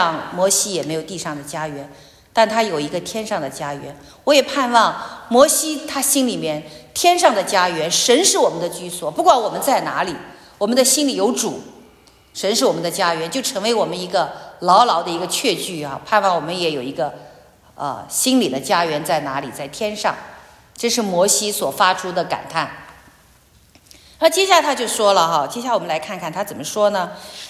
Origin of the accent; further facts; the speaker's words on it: Shenzhen, Guangdong, China; also born or lived in Zhangye; now in Canada; 我是从中国深圳来的，我们在深圳也有家， 在加拿大也有家。我的老家是兰州哈，张掖那个地方，